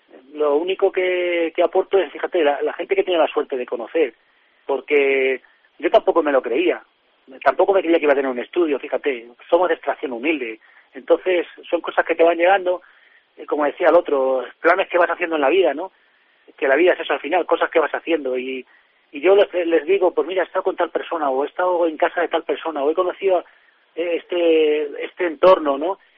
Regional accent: Zarza de Montánchez, Extremadura, Spain; Yo procedo de Zarza de Montanche, ¿vale? Está aproximadamente a 30 kilómetros de Cáceres, ¿vale? Y es un paraíso natural

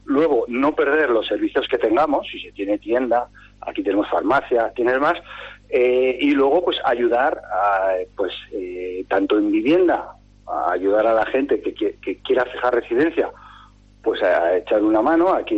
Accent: Baños de Río Tobía, La Rioja, Spain; now in Anguiano, Spain; No, yo soy de Baños de Río Tobía.

